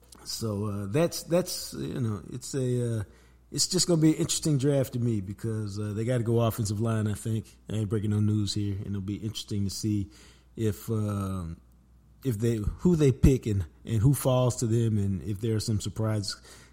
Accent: Buffalo, New York, United States; I mean, and how could he not be growing up in Buffalo?

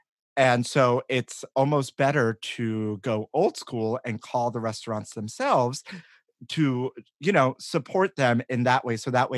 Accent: New York, United States; Yeah, and that's also really old school, and an old school testament, especially growing up in New York.

